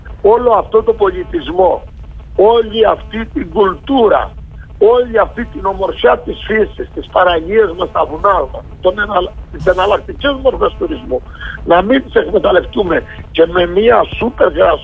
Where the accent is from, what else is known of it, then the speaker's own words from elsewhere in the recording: Crete, Greece; Πάμε τώρα στο κομμάτι Κρήτη, το νησί μου.